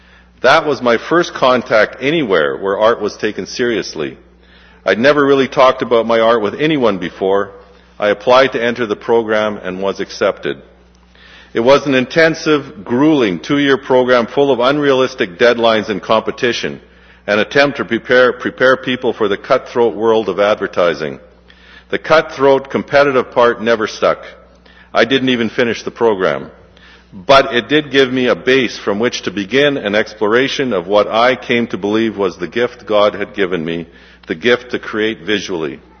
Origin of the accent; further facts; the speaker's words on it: Abbotsford, British Columbia, Canada; Growing up in Abbotsford, I knew from a young age that one thing came to me naturally